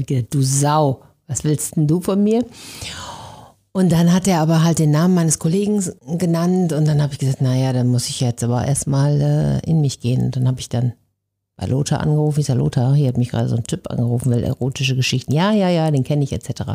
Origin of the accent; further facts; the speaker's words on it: Benteler, North Rhine-Westphalia, Germany; Also ich komme tatsächlich aus einem kleinen Dorf, das aber der eine oder andere kennen mag. Das heißt Benteler. Und früher habe ich immer gesagt, ich komme aus der Nähe von Lippstadt.